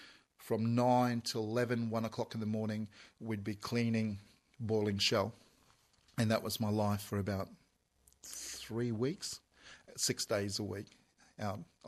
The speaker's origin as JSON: {"language": "English", "town": "Mackay", "region": "Queensland", "country": "Australia", "tie": "born or raised there", "said": "As a kid growing up in Mackay, I used to have a bad stutter."}